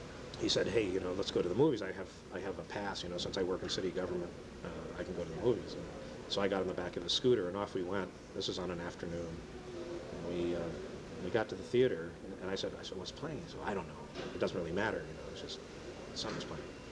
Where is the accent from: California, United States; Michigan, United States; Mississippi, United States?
California, United States; Palm Springs; And Mr. Tan knew that I was from Palm Springs.